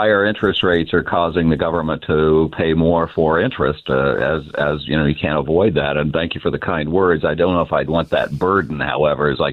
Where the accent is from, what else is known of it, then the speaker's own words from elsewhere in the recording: Kansas, United States; particularly in the Midwest where I hail from originally. And, you know, not a lot of people are moving to my hometown in Southeast Kansas.